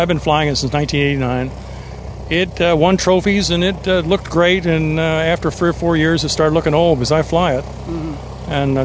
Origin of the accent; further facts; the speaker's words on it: Florida, United States; I grew up in South Florida, and Dad was an early aviator, and my mother was an aviator.